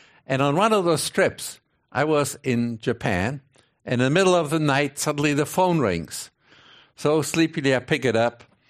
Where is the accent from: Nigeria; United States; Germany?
Germany; Cologne, North Rhine-Westphalia; I grew up in Cologne, Germany, a town of about 750,000 people.